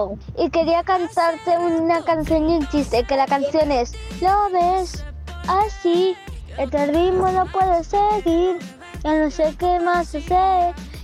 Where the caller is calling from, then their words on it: Vinaròs, Valencian Community, Spain; de Vinaroz